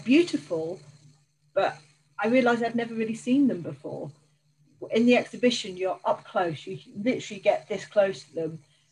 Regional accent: Canterbury, South East England, United Kingdom; because I'm from Canterbury

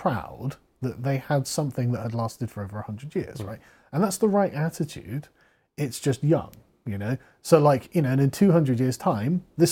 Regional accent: England, United Kingdom; oh, I'm from England, you know, and they're like, oh, right, how are you enjoying our town?

